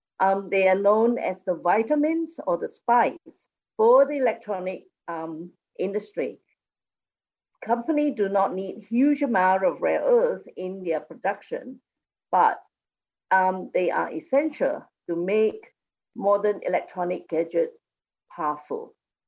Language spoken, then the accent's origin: English; Kuantan, Pahang, Malaysia; And Kuantan is my hometown.